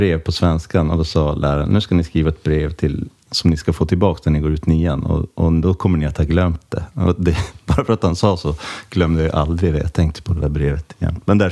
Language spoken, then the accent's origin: Swedish; Piteå, Norrbotten County, Sweden; moved away as an adult; now in Stockholm, Sweden; jag flyttade till Stockholm då från Piteå när jag var 18